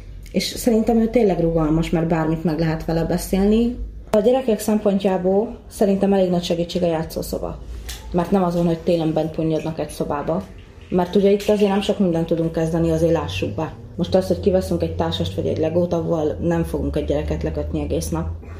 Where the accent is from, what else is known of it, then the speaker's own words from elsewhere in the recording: Miskolc, Borsod-Abaúj-Zemplén, Hungary; én állami gondozásban nőttem fel. Miskolcon, igen, a gyűjtőbe, aztán a Bonyba, lakásotthonba.